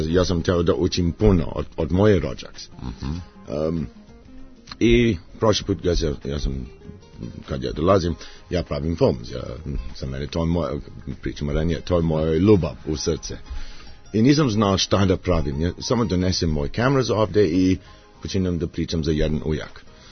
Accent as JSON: {"language": "Serbian", "town": "Johannesburg", "region": "Gauteng", "country": "South Africa", "tie": "born there", "second_language": "Serbian", "said": "Ja sam rođen u Južnoj Africi, u Johannesburg."}